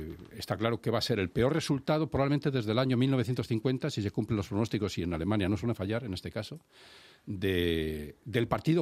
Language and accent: Spanish; Spain; lo que más me ha preocupado como español